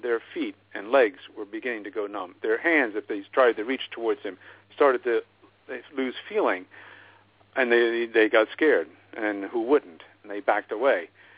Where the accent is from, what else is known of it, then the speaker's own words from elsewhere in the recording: Pennsylvania, United States; also born or lived in New Jersey; where I grew up in Pennsylvania and Jersey, you know, you'd go down the shore or down to the beach and hang out.